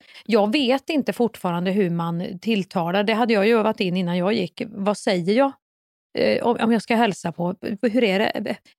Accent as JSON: {"language": "Swedish", "town": "Örebro", "region": "Örebro County", "country": "Sweden", "said": "Jag är från Örebro."}